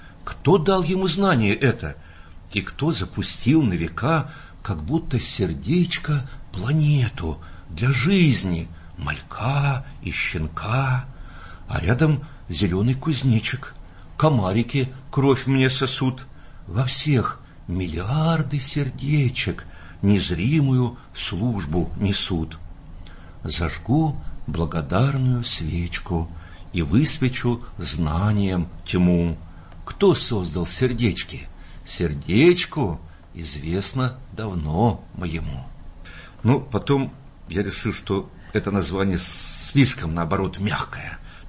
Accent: Siberia, Russia; born there; also born or lived in Volga; телом я родился в Сибири, потом душой я родился на Волге.

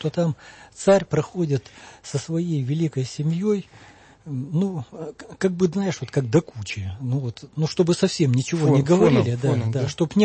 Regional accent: Kazakhstan; Я сам родом из Казахстана.

